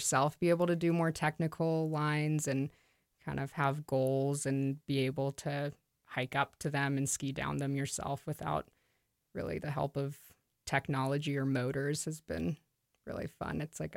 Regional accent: Houston, Texas, United States; I grew up in Houston, currently live in Salt Lake City.

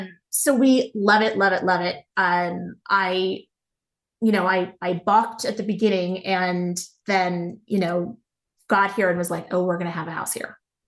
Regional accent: East Coast, United States; Now, my take on it was growing up on the East Coast, I'm thinking like Poconos and things like that.

